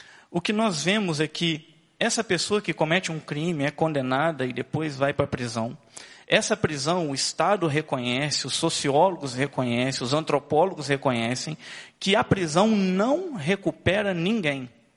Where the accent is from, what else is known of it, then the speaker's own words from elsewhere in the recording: Juiz de Fora, Minas Gerais, Brazil; eu sou de Juiz de Fora, 29 anos, casado, pai de uma menina